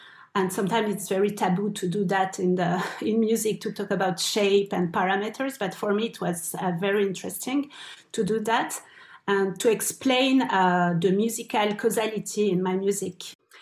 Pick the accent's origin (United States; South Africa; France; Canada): France; Paris, Île-de-France; I grew up in Paris in a very bourgeois area, and I was in a Catholic private school.